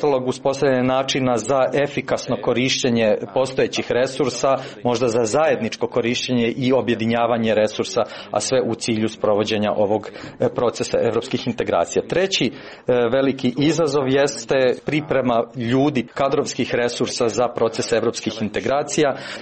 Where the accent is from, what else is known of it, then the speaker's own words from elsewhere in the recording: Czechia; Bosnian is a second language; dolazim iz Češke Republike